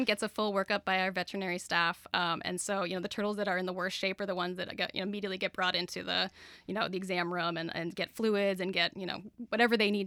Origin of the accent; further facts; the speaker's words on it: Scituate, Massachusetts, United States; I grew up in Scituate